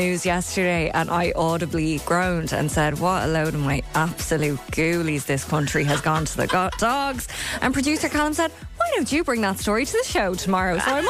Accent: Ireland; Maybe it's growing up in Catholic Ireland

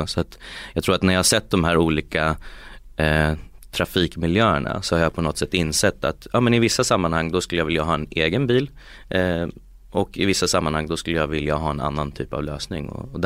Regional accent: Uppsala, Uppsala County, Sweden; Nej, jag är från Uppsala från början

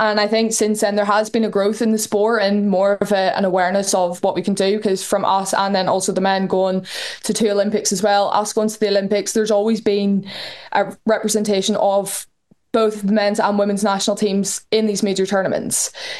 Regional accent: Larne, Northern Ireland, United Kingdom; I come from Larne. It's a bit out in the sticks, as most people would probably say.

